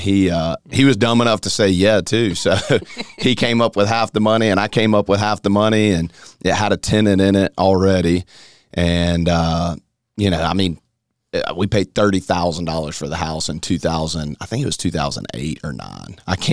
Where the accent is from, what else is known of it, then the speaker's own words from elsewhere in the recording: Greenville, United States; Yeah, born and raised in Greenville.